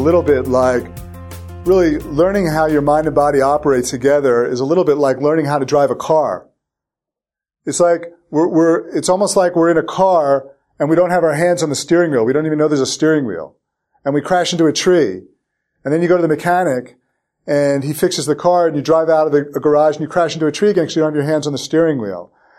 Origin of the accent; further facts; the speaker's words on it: United States; So maybe it's because I'm American. I don't know.